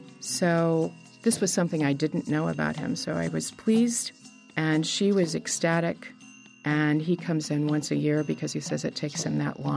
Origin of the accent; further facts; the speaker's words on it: Kansas City, Missouri, United States; I'm from Kansas City, Missouri.